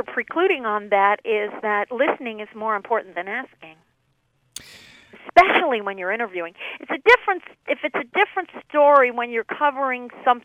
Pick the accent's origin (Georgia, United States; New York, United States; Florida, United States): New York, United States; And I grew up in New York, and so I would listen to the radio.